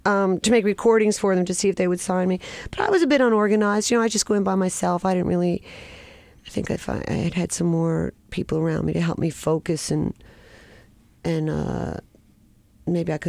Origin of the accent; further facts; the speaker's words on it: Oakhurst, New Jersey, United States; A few miles north of Asbury Park. I grew up in a small town called Oakhurst. And then I think when I was in sixth grade, we moved to Dea